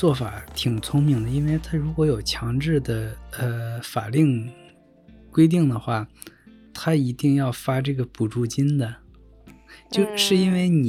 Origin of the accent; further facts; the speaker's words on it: China; now in Japan; 因为我们都是中国人，内心还是更向着这个中国那方的。既然生活在日本，